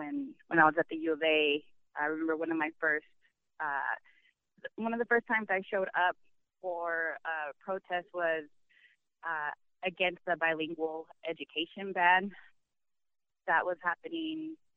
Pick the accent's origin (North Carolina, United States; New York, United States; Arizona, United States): Arizona, United States; Tucson; I was born and raised here in Tucson. My parents actually lived in the Greenview Apartments in Barrio Sobaco when I was born. So I've grown up on the west side and the south side for the majority of my life